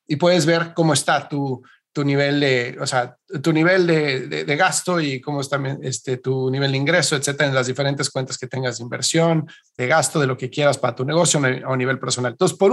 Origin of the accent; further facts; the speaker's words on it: Mexico; Yo soy mexicano y desconozco cómo funciona esto en Latinoamérica